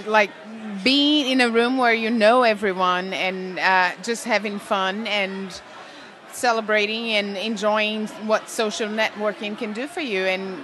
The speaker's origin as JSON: {"language": "English", "town": "Recife", "region": "Pernambuco", "country": "Brazil", "said": "And I come from Recife, Brazil."}